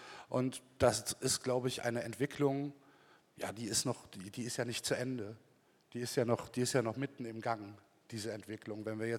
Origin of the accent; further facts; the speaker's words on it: Cologne, North Rhine-Westphalia, Germany; also ich komme aus Köln